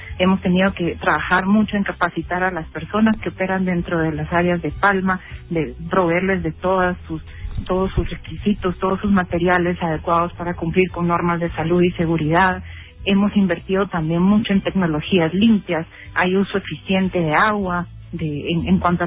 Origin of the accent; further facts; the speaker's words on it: Guatemala; nosotros como guatemaltecos